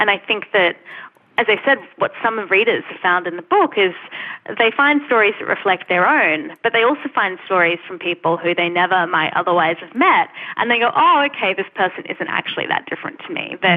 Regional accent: Australia; I'm an Australian

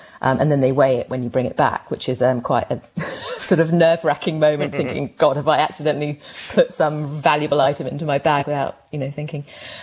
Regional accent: Melbourne, Victoria, Australia; Nova and I, we're both from Melbourne.

